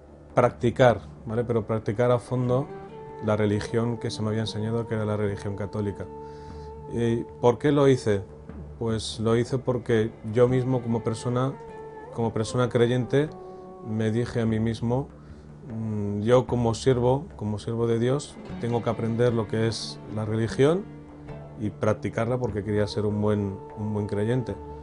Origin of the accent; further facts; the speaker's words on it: Spain; Soy español musulmán. Converso al Islam en el año 1996. Ahora tengo 35 años y vivo en la ciudad de Valencia, en España.